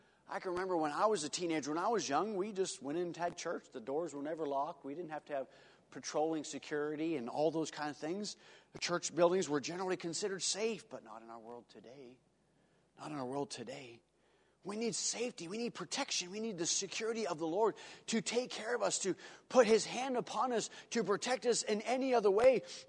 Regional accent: Argentina; I'm from Argentina. There ain't nothing as rough as some places in Argentina around here.

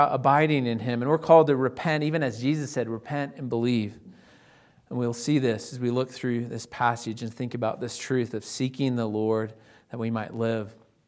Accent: Illinois, United States; now in Loveland, United States; I don't have a lot in Loveland, but growing up in Will County, so I'm like, we'd often have these.

